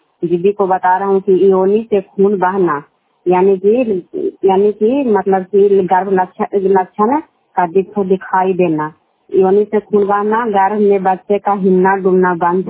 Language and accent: Hindi; Keshavpur, India; मैं केशवपुर के रहने वाली हूँ और सिंहपत पर काम कर रही हूँ, गीता ब्लॉक के रहने वाली हूँ।